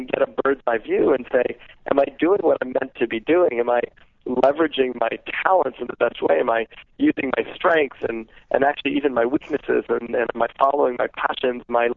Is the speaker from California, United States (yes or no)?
no; New York City, New York, United States; I'm from New York City. My first car I bought when I was 35 years old.